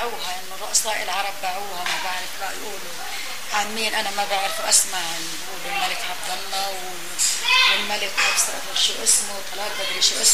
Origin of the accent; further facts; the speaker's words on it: Palestine; moved away as an adult; أنا لما طلعت من فلسطين كان عمري 18 سنة